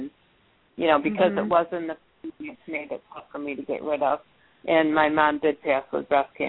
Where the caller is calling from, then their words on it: New York, United States; Yes, I'm calling from New York.